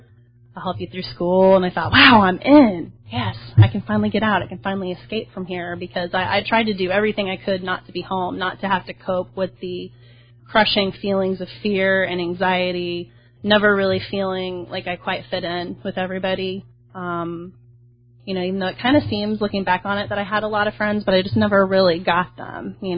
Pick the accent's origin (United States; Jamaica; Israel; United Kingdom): United States; Arkansas; also born or lived in Oklahoma; I was born in Oklahoma, but I spent a big part of my childhood in Northwest Arkansas.